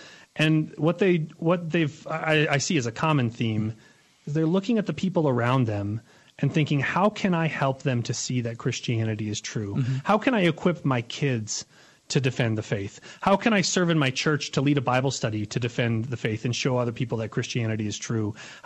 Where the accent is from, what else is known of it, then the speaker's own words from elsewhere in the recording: United States; while I'm obviously an American, I'm here in this culture, I love our culture